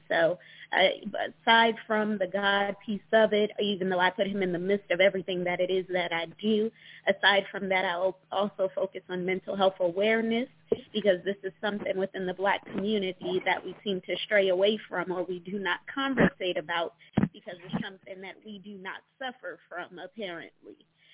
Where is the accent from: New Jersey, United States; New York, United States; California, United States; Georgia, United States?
New Jersey, United States; Red Bank; moved away as an adult; now in Columbia, United States; I am 25 years old, born and raised in Red Bank, New Jersey, but now I reside in Columbia, Maryland.